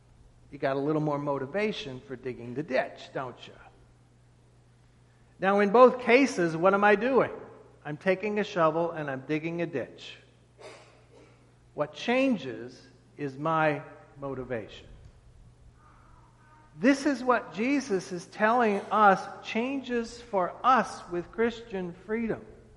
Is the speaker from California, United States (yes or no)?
no; St. Louis, Missouri, United States; I come from St. Louis, where the Clydesdales are with Budweiser.